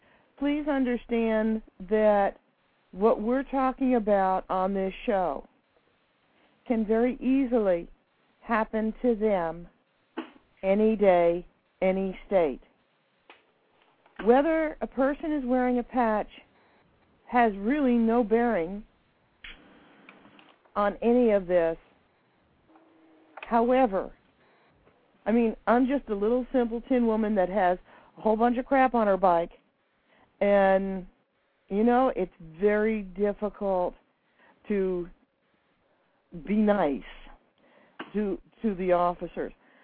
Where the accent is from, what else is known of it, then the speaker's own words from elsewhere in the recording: Poughkeepsie, New York, United States; What concerns me was in my hometown, Poughkeepsie, New York, and around that area, the police officers were actually doing corralling of bikes.